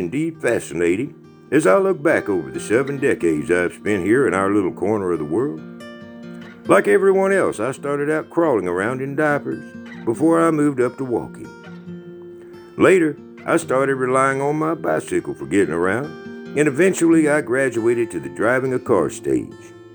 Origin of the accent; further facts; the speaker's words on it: Bandera, Texas, United States; I have begun to take note of what a long journey my growing up in Bandera has been.